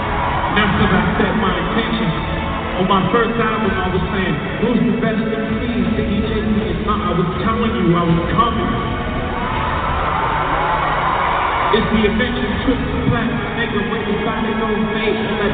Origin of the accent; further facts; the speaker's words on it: Brooklyn, New York, United States; I'm from the bottom, I'm from the mud, I'm from Monty Project, I'm from Bethlehem, Stuyvesant, from Brooklyn, New York City.